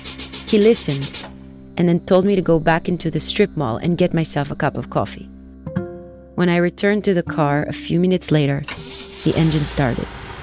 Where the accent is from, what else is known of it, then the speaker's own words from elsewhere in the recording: Nahariya, Northern District, Israel; Growing up in Nahariya, we had Katyusha rockets rain down on us pretty regularly.